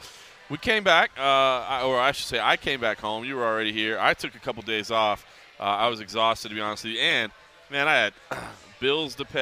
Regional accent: Texas, United States; I just thought I guess growing up in Texas, I think of, like, the flat plains, and then there's Mexico right below you in Texas.

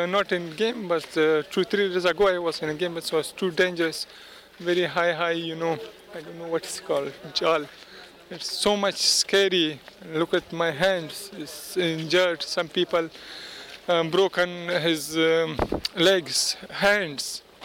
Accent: Afghanistan; English is a second language; I'm from Afghanistan. I have been there for 2 months, and I'm trying to go to UK

